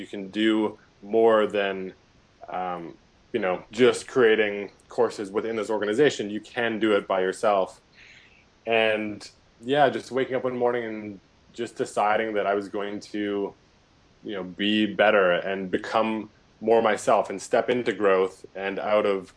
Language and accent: English; Canada; I have a really good, safe foundation with roots in where I live and where I grew up in Canada.